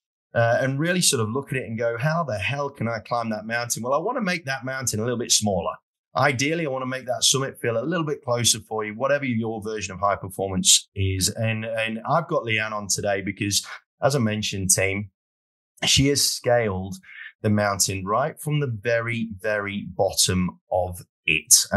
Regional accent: England, United Kingdom; accent: pommy; entertain my drawl pommy accent

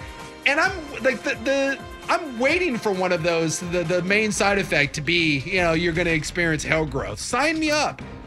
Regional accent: United States; And we're American, so F you.

